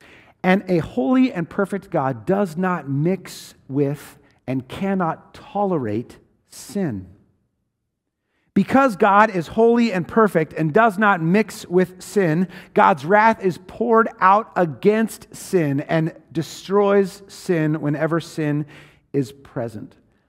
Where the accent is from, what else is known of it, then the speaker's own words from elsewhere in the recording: Washington, United States; I grew up in Washington State in a rural place where we heated our home exclusively with firewood in a wood-burning stove in the basement.